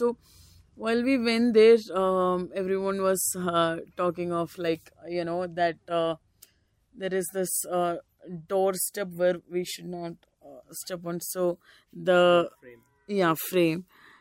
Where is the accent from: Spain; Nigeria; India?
India; Kerala; and I'm coming from Kerala.